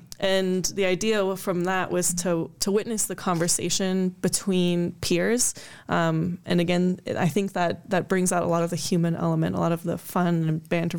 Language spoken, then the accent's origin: English; Singapore; So I grew up overseas in Southeast Asia.